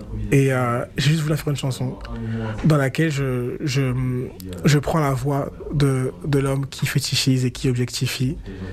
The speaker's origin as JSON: {"language": "French", "town": "Noyon", "region": "Hauts-de-France", "country": "France"}